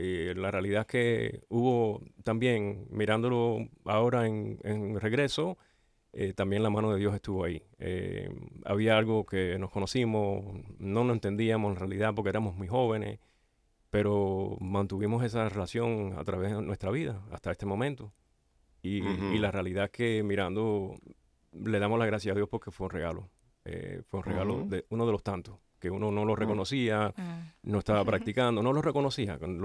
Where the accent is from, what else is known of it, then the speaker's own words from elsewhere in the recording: Miami, Florida, United States; born there; nací en Miami y mis padres vinieron en el 61 y un poquito después nací, pero siempre tuve, a través de ellos, siempre tuve la cultura de tradición de la familia cubana en mí.